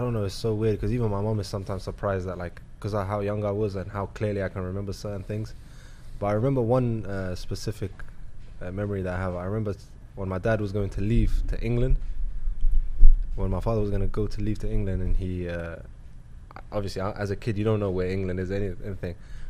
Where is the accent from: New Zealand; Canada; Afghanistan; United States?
Afghanistan; he called me a terrorist, you know, because I'm from Afghanistan, obviously.